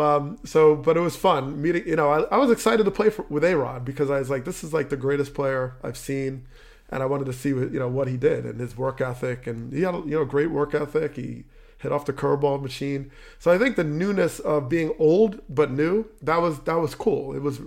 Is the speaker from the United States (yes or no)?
yes; Teaneck, New Jersey, United States; Dave Winfield living in my hometown of Teaneck.